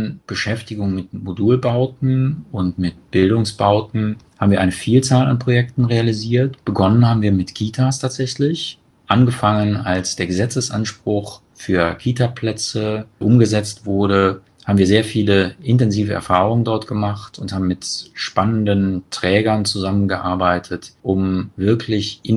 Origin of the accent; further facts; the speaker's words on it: Cologne, North Rhine-Westphalia, Germany; wenn man mal zum Beispiel in Köln schaut, meine Heimatstadt